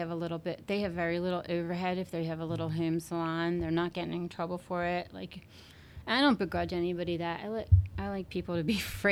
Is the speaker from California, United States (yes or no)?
no; Philadelphia, Pennsylvania, United States; There was no way I was going to not work if they were going to burn my hometown to the ground